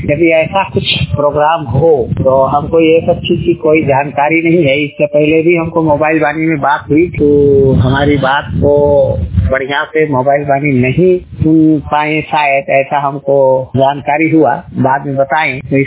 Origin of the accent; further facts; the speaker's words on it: Murhu Subi, Jharkhand, India; मैं बोकारो जिला के कसमार प्रखंड के अंतर्गत मुरहू सूबी गांव का निवासी हूं।